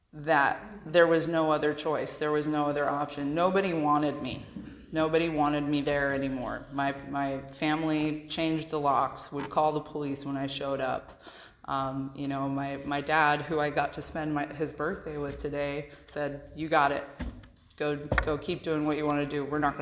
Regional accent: Los Osos, California, United States; growing up in Los Osos, as I'm sure a lot of you know, it's a really small town. There's not a lot to do. A lot of people go there to retire.

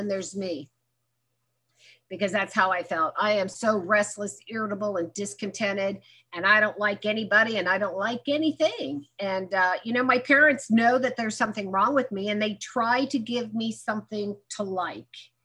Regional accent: Lancaster, California, United States; So I grew up in Lancaster. Some of you might have driven by there. Please don't stop.

